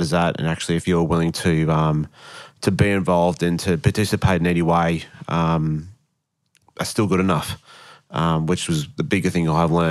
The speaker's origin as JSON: {"language": "English", "town": "Wollongong", "region": "New South Wales", "country": "Australia", "tie": "born there", "said": "I was born in Wollongong in New South Wales"}